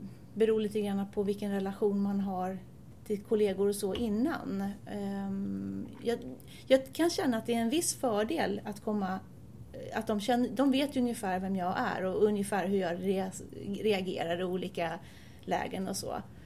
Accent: Täby, Stockholm County, Sweden; now in Tyresö, Sweden; Nej, jag kommer från Täby ursprungligen.

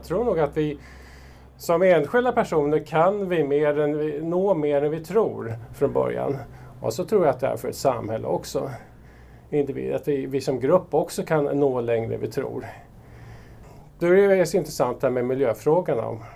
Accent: Tyresö, Stockholm County, Sweden; Ja, jag är inne på mitt andra varv kan man säga, Tyresö. Jag är en uppväxt i Tyresö. Sen flyttade jag härifrån och återvände strax sedan millennieskiftet till Trollbäcke där bodde hus.

